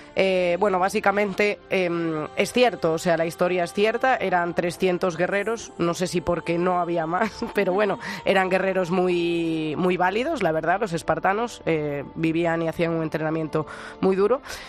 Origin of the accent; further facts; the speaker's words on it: Galicia, Spain; es un poco como en mi tierra en Galicia